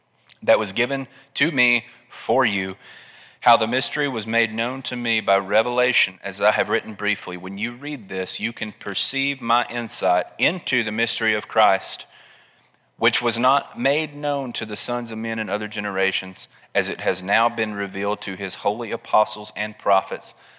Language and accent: English; Alabama, United States; All right, I'm from Colbert County, Alabama.